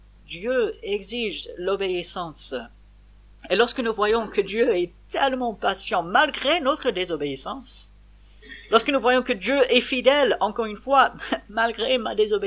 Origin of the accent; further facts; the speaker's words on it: France; en tant que Français, ici en France